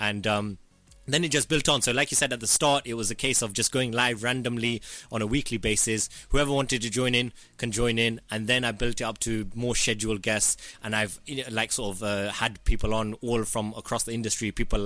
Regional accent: United Kingdom; You know, growing up in the UK as a Gujarati, as a British Asian, British South Asian, there's so many elements to our culture growing up in this country.

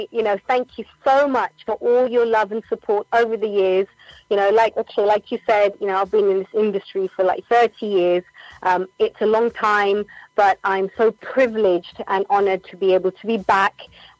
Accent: London, United Kingdom; you see me like in my hometown in London

